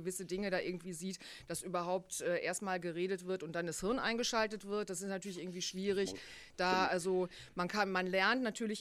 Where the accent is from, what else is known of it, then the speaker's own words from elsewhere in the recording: North Rhine-Westphalia, Germany; Naja, ich bin ja aus dem Sauerland, so gesehen habe ich ja gute Bodenhaftung, ne?